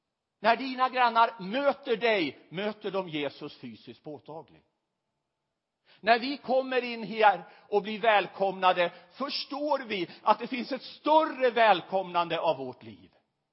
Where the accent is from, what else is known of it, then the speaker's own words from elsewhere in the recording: Västerås, Västmanland County, Sweden; Jag är uppväxt i Västerås.